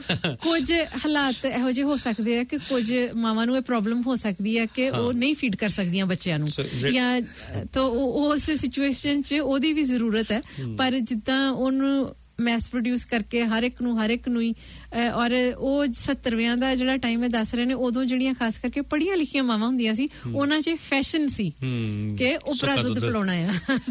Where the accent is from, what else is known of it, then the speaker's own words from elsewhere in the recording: Sarawan Bodla, Punjab, India; ਮੈਂ ਮਲੋਟ ਮੰਡੀ ਨੇੜਲੇ ਪਿੰਡ ਸਰਾਵਾਂ ਬੋਦਲਾਂ ਦਾ ਜੰਮਪਲ ਹਾਂ। ਮੇਰੀ ਉਮਰ 69 ਸਾਲ ਹੈ।